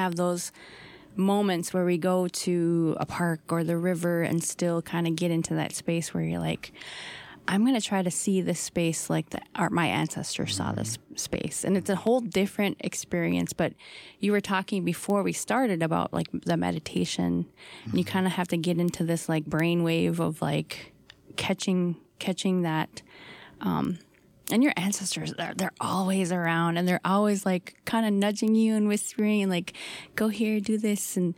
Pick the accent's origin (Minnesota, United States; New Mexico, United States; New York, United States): Minnesota, United States; Minneapolis; I had no idea as a kid growing up in Minneapolis about the political history and legacy of Dakota people in the space.